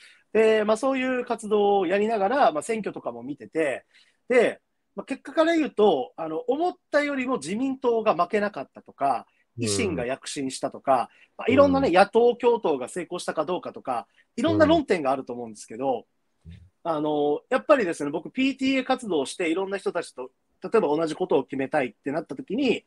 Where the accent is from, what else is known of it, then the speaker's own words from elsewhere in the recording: Okinawa, Japan; 僕の地元の沖縄3区は島尻さんが勝ちましたけど、